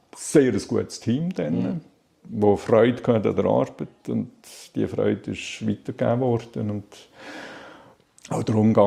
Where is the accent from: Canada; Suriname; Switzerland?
Switzerland; Balsthal, Solothurn; now in Solothurn, Switzerland; Ich bin in Ballstuhl aufgewachsen, Ballstal. Das ist knapp 15 Kilometer von Solothurn weg, hinter den Bergen im Jura, Solothurner Jura.